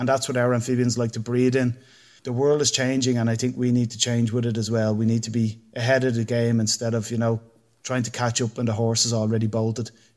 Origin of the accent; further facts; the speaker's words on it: Ireland; how does an Irish person get involved in this? You know, and generally my answer is, well, I'm half Irish. My dad was from the north of Italy.